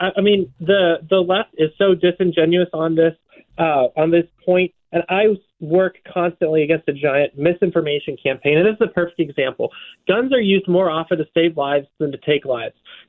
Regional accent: St. Louis, Missouri, United States; So I grew up in St. Louis, Missouri.

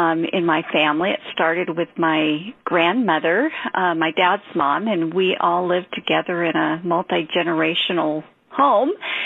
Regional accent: Seattle, Washington, United States; I'm a native from Seattle. I mean, I grew up here my whole life

